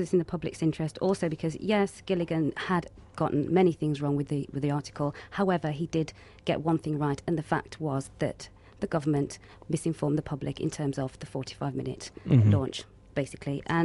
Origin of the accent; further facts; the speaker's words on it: Nottingham, East Midlands, United Kingdom; now in London, United Kingdom; I'm from the East Midlands, from Nottingham.